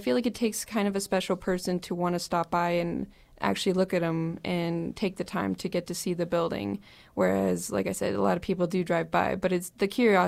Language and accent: English; Norfolk, Nebraska, United States; also born or lived in Hastings; now in Spearfish, United States; I'm originally from Hastings, Nebraska, okay. But we moved when I was a kid to Norfolk, and that's where I've lived my whole life until moving to Spearfish.